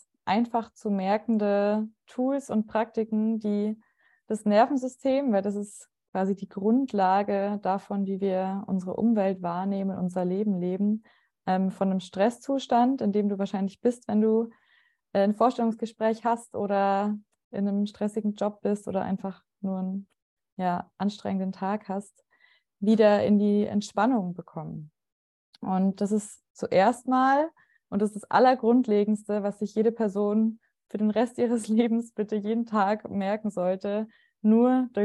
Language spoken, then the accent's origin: German; Rosenheim, Bavaria, Germany; born there; Gebürtig komme ich aus Oberbayern, aus Rosenheim.